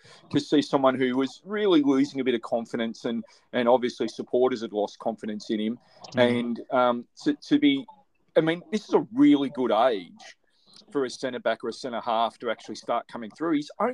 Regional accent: Australia; I'm Australian, so I don't really give a crap.

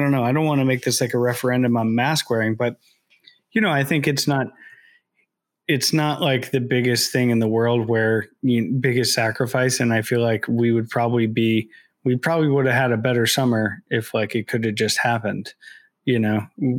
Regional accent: United States; And I think as an American, and when you first see that, it's hard to understand.

